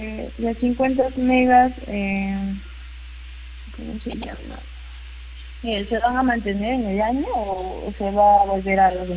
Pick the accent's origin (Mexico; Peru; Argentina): Peru; soy una cliente de Perú.